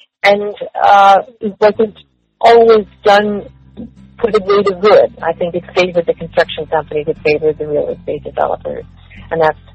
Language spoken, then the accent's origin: English; Boston, Massachusetts, United States; as people have found out in my hometown in Boston, which was dirty when I was a kid and has been cleaned up.